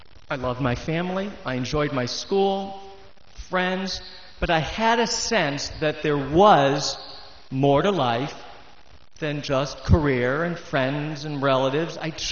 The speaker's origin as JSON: {"language": "English", "town": "West Hartford", "region": "Connecticut", "country": "United States", "tie": "born or raised there", "said": "it was just one of those events that really set apart my time of growing up in West Hartford."}